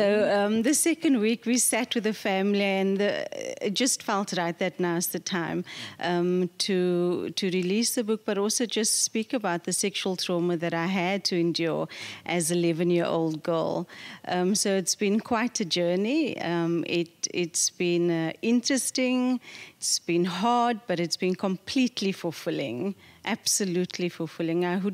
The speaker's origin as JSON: {"language": "English", "town": "Cape Town", "region": "Western Cape", "country": "South Africa", "tie": "born or raised there", "said": "I grew up on the Cape Flats in Silvertown in Athlone, and it's actually classified as a township."}